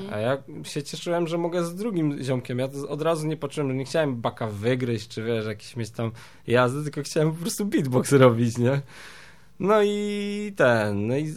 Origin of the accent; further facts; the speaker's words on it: Mikołów, Silesian Voivodeship, Poland; jestem z Mikołowa, jeździłem na deskorolce